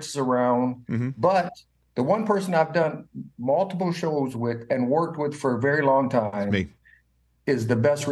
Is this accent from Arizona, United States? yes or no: no; Indiana, United States; Well, I am from Indiana.